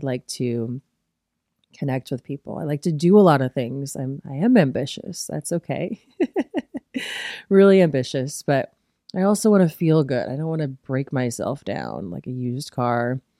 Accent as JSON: {"language": "English", "region": "Midwest", "country": "United States", "said": "And I guess I'm just like from the Midwest, so I'm never going to try to impress somebody with my knowledge."}